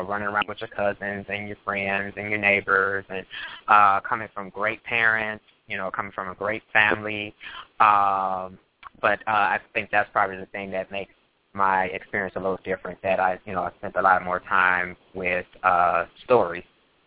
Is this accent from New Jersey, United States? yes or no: no; Chicago, Illinois, United States; Well, born and raised in Chicago, Illinois